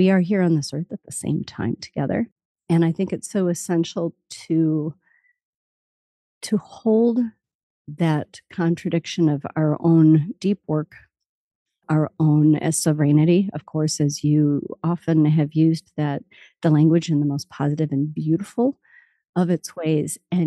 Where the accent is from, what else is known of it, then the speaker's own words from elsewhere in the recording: Minnesota, United States; born there; I was born here in Bidote, which is the indigenous language here of the Dakota people. Mm. Bidote meaning a confluence. And I actually live literally just a stone's throw from the sacred place of the Dakota people